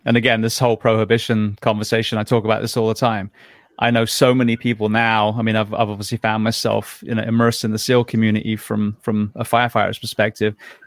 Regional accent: England, United Kingdom; can I compare as an English farm boy that had an orchard the same with that kid in Brooklyn?

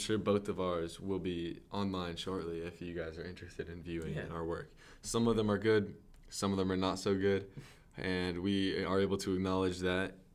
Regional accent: Tennessee, United States; I am from Tennessee.

